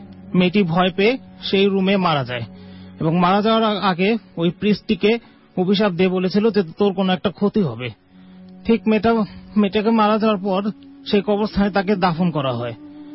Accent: Dhaka, Dhaka Division, Bangladesh; আমি এসেছি India road farm gate থেকে।

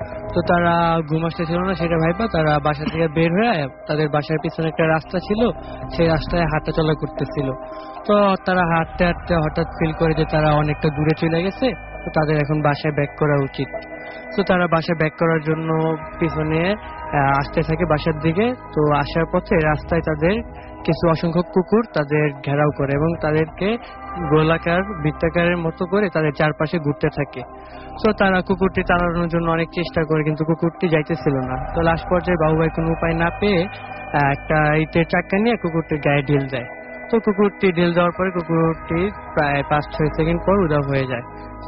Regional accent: Dhaka, Dhaka Division, Bangladesh; আমি বনানী পাশ থেকে আসছি।

